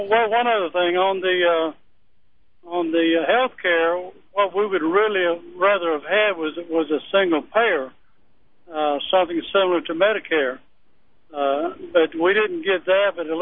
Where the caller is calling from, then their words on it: Florida, United States; Well, I'm on Highway 27 headed back through Tallahassee back to Pensacola.